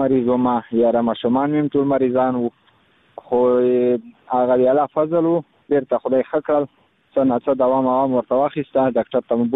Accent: Khost, Afghanistan; بس زه خو د خوست ولایت مربوط یم، مرکز اوسیدونکی یم.

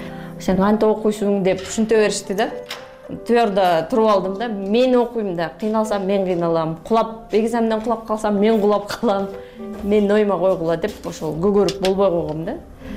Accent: Issyk-Kul Region, Kyrgyzstan; Мен өзүм негизи көлдө төрөлүп өскөм, 7-8 районунда.

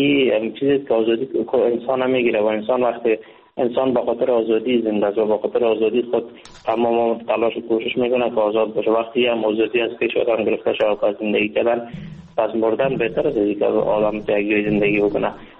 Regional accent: Afghanistan; now in India; من از افغانستان این طرف آمدم، با مجردی که داخل کشور هند شدم

